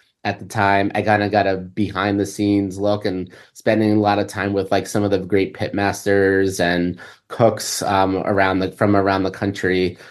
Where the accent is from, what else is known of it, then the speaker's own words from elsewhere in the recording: New York, United States; I'm originally from Long Island, so not a lot of type of culture in Long Island.